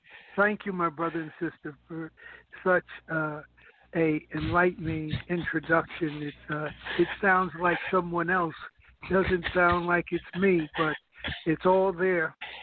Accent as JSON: {"language": "English", "town": "New York City", "region": "New York", "country": "United States", "tie": "born there", "said": "I was born in Harlem."}